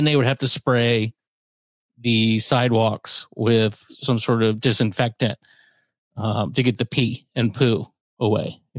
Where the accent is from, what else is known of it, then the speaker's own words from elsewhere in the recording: Largo, Florida, United States; now in Pinellas Park, United States; So I've taken the trek back north, closer to my homestead of Largo. So now I'm in the Pinellas Park area of the county.